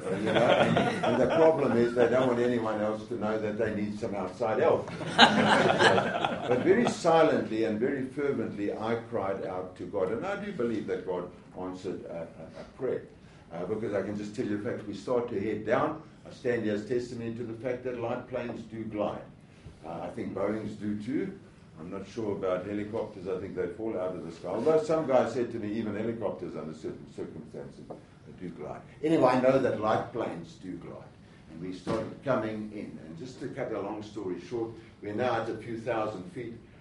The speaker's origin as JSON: {"language": "English", "country": "South Africa", "tie": "born there", "said": "I'm a Christian because I was born in South Africa. I'm born a Presbyterian. My granddad was moderator of the Presbyterian Church. I've spent my life in the church"}